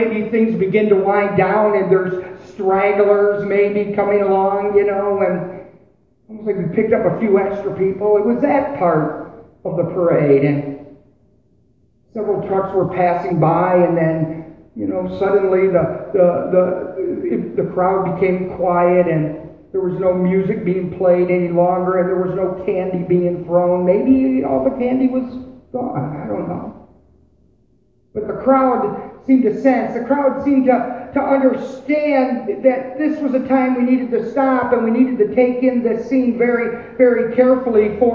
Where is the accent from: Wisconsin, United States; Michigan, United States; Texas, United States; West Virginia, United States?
Michigan, United States; Brighton; it was in my hometown of Brighton, Michigan, and it also was a 4th of July celebration.